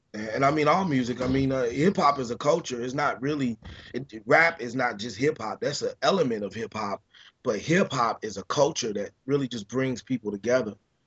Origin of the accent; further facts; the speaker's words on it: Chicago, Illinois, United States; also born or lived in New York; now in Los Angeles, United States; and I was in New York for 4 or 5 years during that time. And then I came to LA, and I'm originally from Chicago.